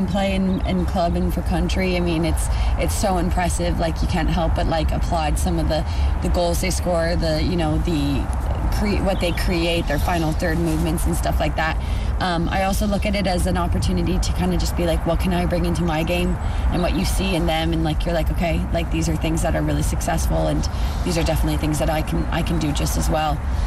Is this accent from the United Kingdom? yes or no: no; Ireland; I think us as Ireland, like, we always want to be difficult to beat. And I mean, we're Irish